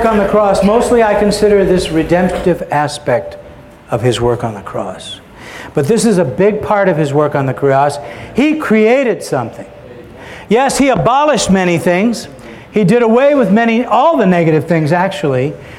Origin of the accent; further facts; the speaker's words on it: Ferguson, Missouri, United States; I come from a very divided city. I grew up in Ferguson, Missouri.